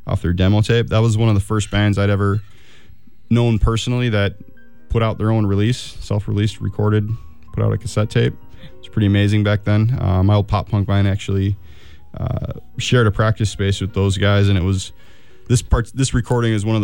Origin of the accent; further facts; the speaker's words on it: Racine, Wisconsin, United States; I mean, I grew up in Racine, and it seemed like the ska bands were doing a lot of touring.